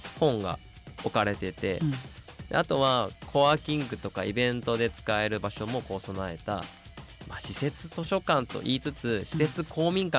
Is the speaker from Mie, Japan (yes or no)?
no; Nara, Japan; moved away as an adult; now in Ibaraki, Japan; 僕の出身奈良県です。